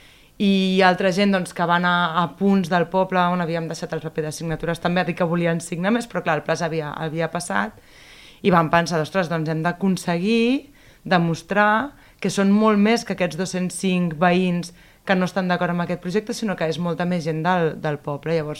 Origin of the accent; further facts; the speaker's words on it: Sant Andreu de Llavaneres, Catalonia, Spain; Perquè jo sóc de Llavaneres